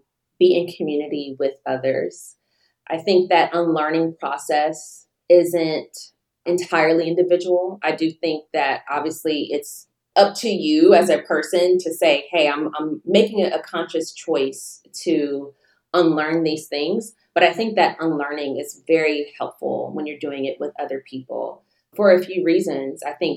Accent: Deep South, United States; a different vision that I saw growing up in the Deep South, where communities are much more segregated.

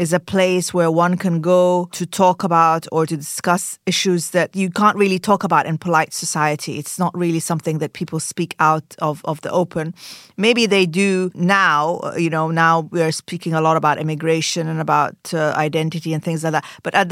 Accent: Khartoum, Sudan; moved away as an adult; now in Aberdeen, United Kingdom; I grew up in Khartoum, Sudan. And I moved to Scotland in my mid-20s, and I'm still living there in Aberdeen.

